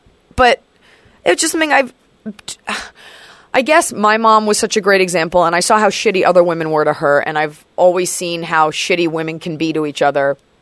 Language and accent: English; Dallas, Texas, United States; Let's I'm from Dallas.